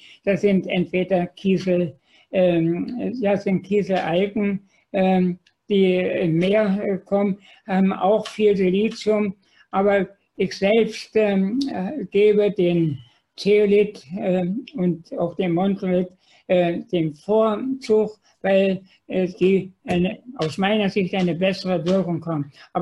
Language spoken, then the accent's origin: German; Thuringia, Germany; ich bin auf dem Dorf groß geworden in Thüringen